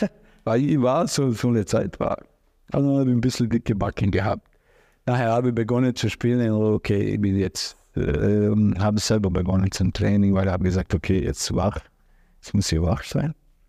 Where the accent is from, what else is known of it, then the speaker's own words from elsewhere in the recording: Bosnia & Herzegovina; German is a second language; moved away as an adult; Ich bin geboren in Jugoslawien. Dieses Land gibt es nicht mehr, aber top. Dieses Land ist zerstört mit diesem Krieg.